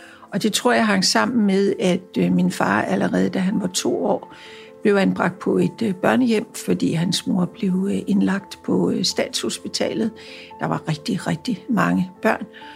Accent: Copenhagen, Capital Region of Denmark, Denmark; jeg er født og opvokset på Vesterbro, og det er Tove Ditlevsen også. Jeg kan huske, hun boede i Hedebygade. Det var en gade, der ikke lå så langt fra Ljurskovgade, hvor jeg selv er opvokset.

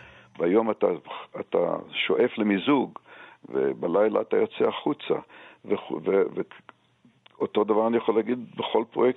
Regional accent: Haifa, Haifa District, Israel; now in Jerusalem, Israel; של חיפה שאני גדלתי בה

